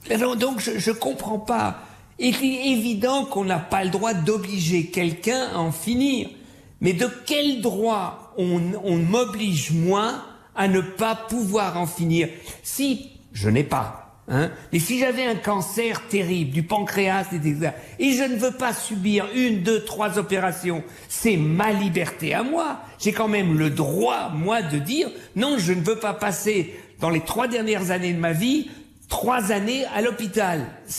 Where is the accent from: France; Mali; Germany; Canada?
Germany; Écoutez, vous savez que je suis allemand.